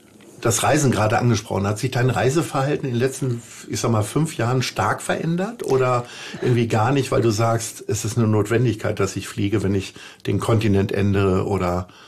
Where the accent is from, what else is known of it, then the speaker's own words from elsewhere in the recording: Hanover, Lower Saxony, Germany; Ich habe ja gesagt, ich komme aus Hannover